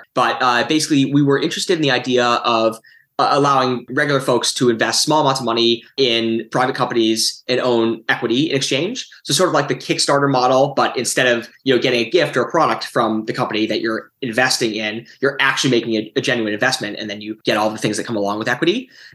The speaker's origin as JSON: {"language": "English", "town": "Glencoe", "region": "Illinois", "country": "United States", "tie": "born or raised there", "also_born_or_lived": "Chicago", "said": "Yeah, I was born in Chicago, and then pretty quickly, my parents moved us out to the northern suburbs. So we're here in Glencoe now. Was raised here my whole life, never moved."}